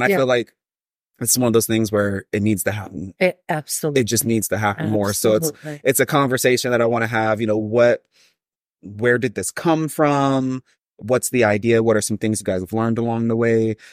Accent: California, United States; also born or lived in Dallas; that's a huge blessing growing up in Southern California, mm-hmm. outside

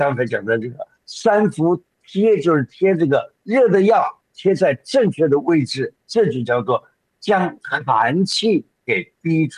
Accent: China; 那么我们中国人常常讲。

